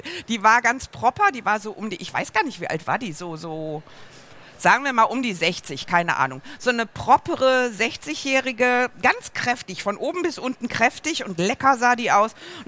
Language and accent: German; Rhineland, Germany; aber ich bin Rheinländerin. Ich glaube, wir Rheinländerinnen und Rheinländer kommen nicht ohne das Selbstgespräch aus.